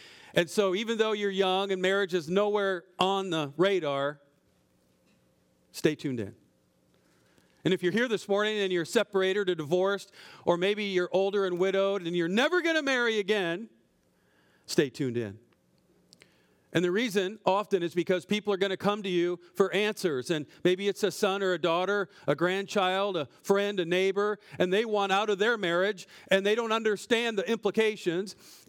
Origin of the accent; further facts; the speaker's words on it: Iowa, United States; as he said, I'm from Iowa.